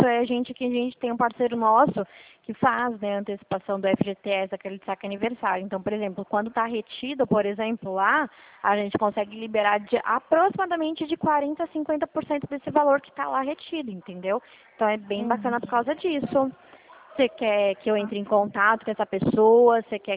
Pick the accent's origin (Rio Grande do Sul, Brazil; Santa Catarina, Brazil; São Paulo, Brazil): São Paulo, Brazil; Dracena; O meu DDD é 18, tá? Que eu sou aqui de Dracena.